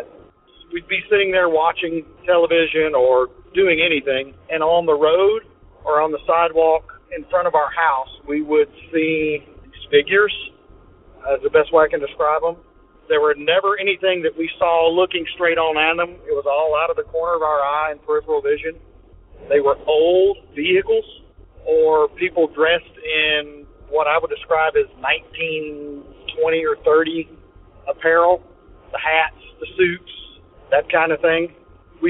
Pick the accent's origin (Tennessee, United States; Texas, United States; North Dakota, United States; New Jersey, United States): Tennessee, United States; Hey, Derek … from Tennessee.